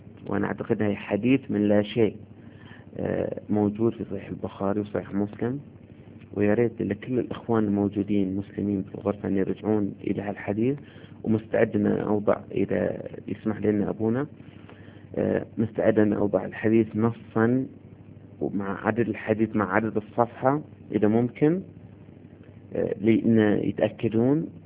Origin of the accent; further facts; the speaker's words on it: Bahrain; يمكن ان بفضل الجرايد عندنا في البحرين